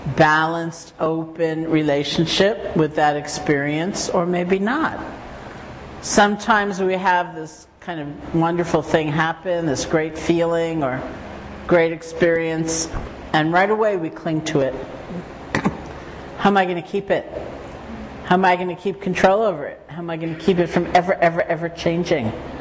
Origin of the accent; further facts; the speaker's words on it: East Coast, United States; And of course I'm from the East Coast, right?